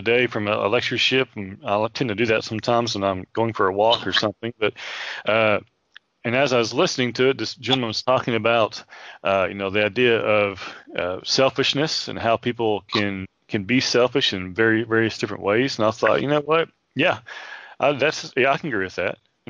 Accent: Arkansas, United States; You know, I'm an Arkansas Razorback fan because I grew up in Arkansas

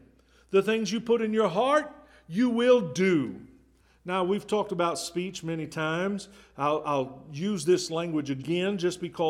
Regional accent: Kansas, United States; I grew up in Kansas. Most people up there said, "You guys."

